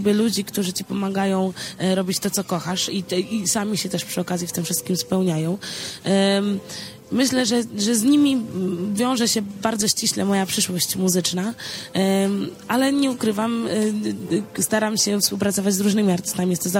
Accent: Szczecin, West Pomeranian Voivodeship, Poland; w sercu jestem całkowicie słowiańską istotą, także, bo wychowałam się w Polsce, pochodzę ze Szczecina

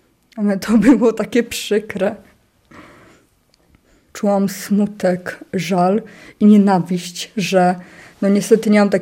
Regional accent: Połaniec, Świętokrzyskie Voivodeship, Poland; Urodziłam się w Połańcu, mieszkam tam całe swoje życie, czyli 21 lat. Tam mam przyjaciół, rodzinę, chłopaka.

